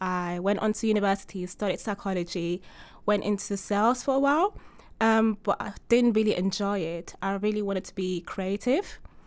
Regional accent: London, United Kingdom; I'm from London.

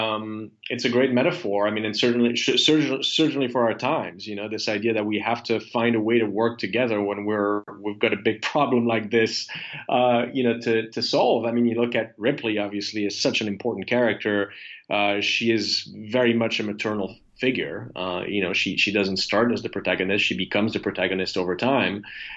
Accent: Geneva, Switzerland; I lived in Geneva. I was raised in Geneva

